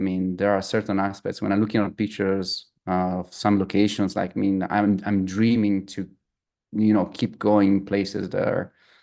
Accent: Dolomites, Italy; And, you know, I grew up near the Dolomites, so I was spending a lot of time in the mountains

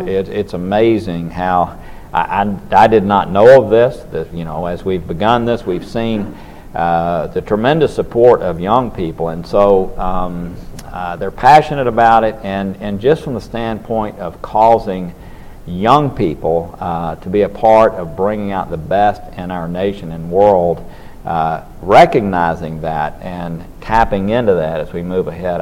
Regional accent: Tennessee, United States; Look, in my home state of Tennessee, slavery exists.

